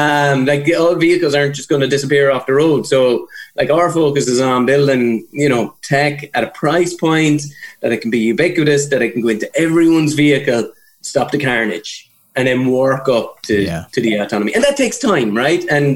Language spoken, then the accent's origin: English; Limerick, Munster, Ireland; I was born in a stable. I'm from Limerick. Yeah, I'm from like Carrick and Lish out the road here. That was all good place to grow up.